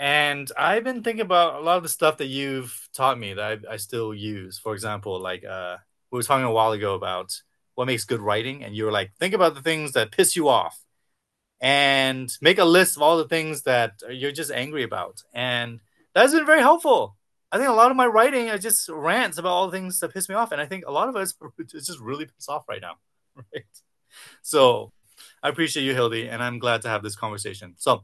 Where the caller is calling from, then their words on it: Seattle, Washington, United States; I am calling in from Seattle, which is on Duwamish and Coast Salish land.